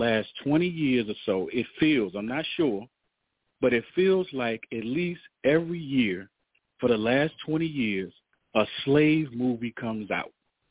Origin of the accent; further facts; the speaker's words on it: Richmond, Virginia, United States; I'm from Virginia. I'm in Richmond, but I be out in the counties and stuff like that. I was raised out there too.